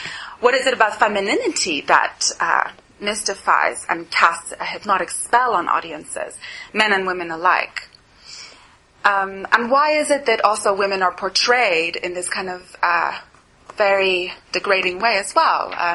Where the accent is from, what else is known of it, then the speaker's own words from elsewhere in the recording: Montreal, Quebec, Canada; moved away as an adult; now in London, United Kingdom; I'm from Montreal, where I took a degree in psychology. I came over to London nearly 10 years ago now